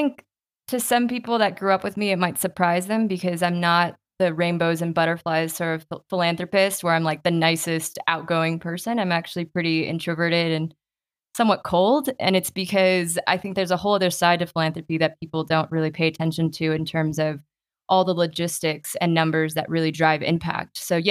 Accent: Mexico; now in United States; So once I moved from Mexico to the US, it was sort of natural that I gravitated towards musicians.

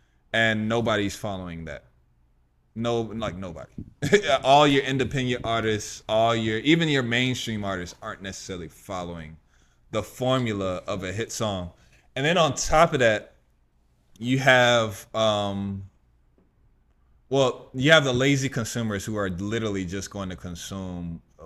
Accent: Chicago, Illinois, United States; also born or lived in Atlanta / Florida; And like, you know, mind you, like I'm from Chicago and I lived in Atlanta. I've also lived in Florida

